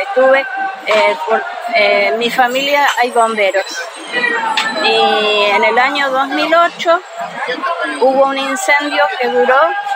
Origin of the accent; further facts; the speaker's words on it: San Marcos Sierras, Córdoba, Argentina; yo vengo de San Marcos Sierras, en la provincia de Córdoba, de la capital de Córdoba, 150 kilómetros al noroeste.